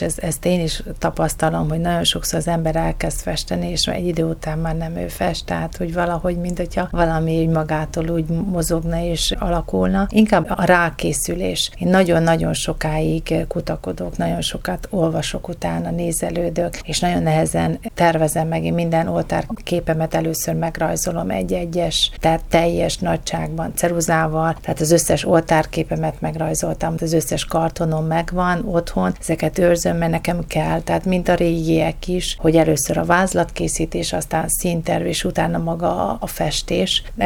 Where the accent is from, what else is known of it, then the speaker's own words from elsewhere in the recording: Szeged, Csongrád-Csanád, Hungary; born there; ahol én élek, és ahova születtem Szegeden